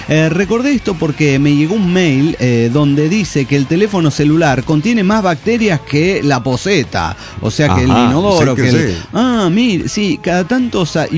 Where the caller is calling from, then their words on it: Mexico; desde México.